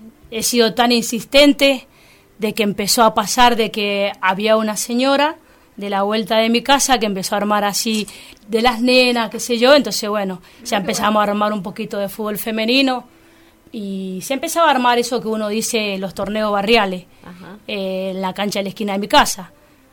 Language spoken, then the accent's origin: Spanish; Godoy Cruz, Mendoza, Argentina; born there; Yo soy nacida en Godoy Cruz, un barrio San Francisco del Monte, y ahí fueron mis primeros pelotazos a las ventanas de las vecinas